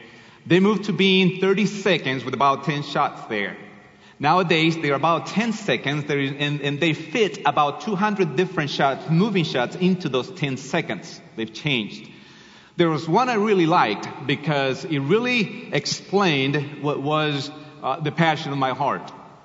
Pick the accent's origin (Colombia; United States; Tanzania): Colombia; So, as Pastor said, I'm from Colombia, South America.